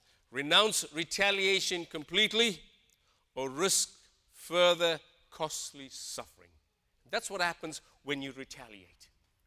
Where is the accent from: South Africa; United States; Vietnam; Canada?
South Africa; I grew up in apartheid in South Africa.